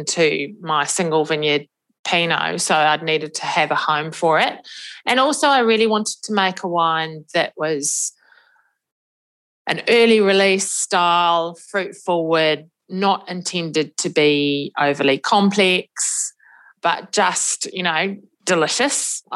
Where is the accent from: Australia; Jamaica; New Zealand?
New Zealand; Being a Kiwi